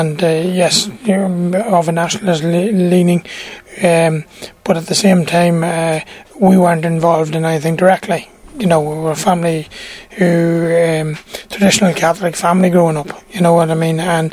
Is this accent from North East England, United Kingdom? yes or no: no; Canolly, Northern Ireland, United Kingdom; I'm originally from Canolly, which is the neighbouring village up the road. It's about 4 miles from here, and I studied in Belfast and Glasgow, and then when I got married, I returned to Derrylin.